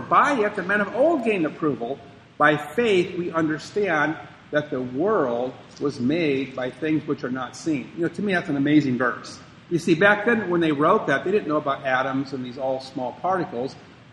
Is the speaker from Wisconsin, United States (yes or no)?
no; Minnesota, United States; Now, I'm from Minnesota, you know, and I remember when I was a child